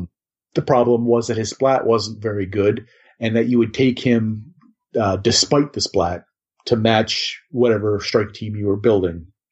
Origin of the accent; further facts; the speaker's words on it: New York, United States; I'm from New York. That's how we do it.